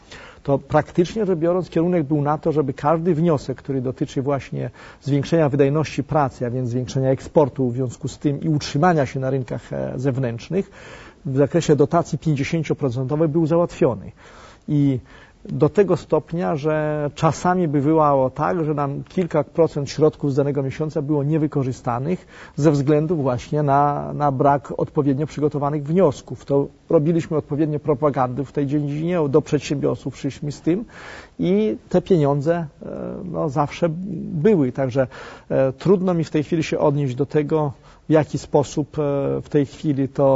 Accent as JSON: {"language": "Polish", "town": "Siedlce", "region": "Masovian Voivodeship", "country": "Poland", "said": "nie jestem warszawiakiem z urodzenia, tak to można określić. Jestem siedlczaninem."}